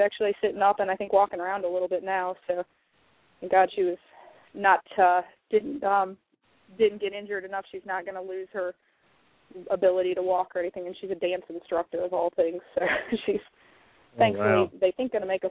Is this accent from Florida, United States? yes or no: no; North Carolina, United States; I'm from North Carolina.